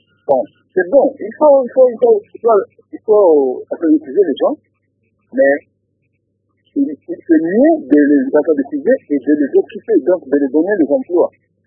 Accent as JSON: {"language": "French", "town": "Bukavu", "region": "South Kivu", "country": "DR Congo", "said": "Chez nous, à Bukavu, les gens étudient."}